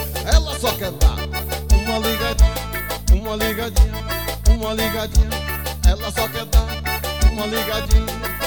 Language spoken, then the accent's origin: Portuguese; Ibitiara, Bahia, Brazil; E eu vou mandar um forte abraço para o pessoal da minha terra natal. Alô, Ibitiara, Bahia!